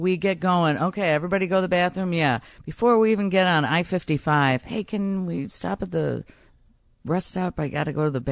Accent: Brookfield, United States; we grew up in Brookfield, and it was weird because we saw some neighbors from Brookfield there

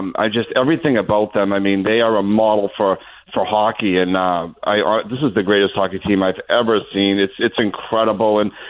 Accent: Boston, Massachusetts, United States; Yeah, so we're originally from the Boston area, but we've been loving the Panthers for years.

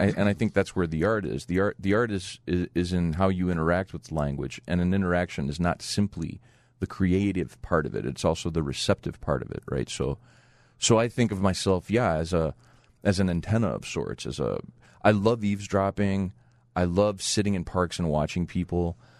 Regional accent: Cicero, Illinois, United States; Because growing up in Cicero in the 70s and 80s was rough, right?

